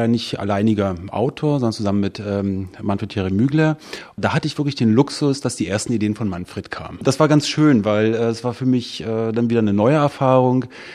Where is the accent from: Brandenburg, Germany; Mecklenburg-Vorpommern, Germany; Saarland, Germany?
Brandenburg, Germany; Potsdam; Ich bin in Potsdam geboren, ich bin auch in Potsdam zur Schule gegangen, ich bin aber Geltor.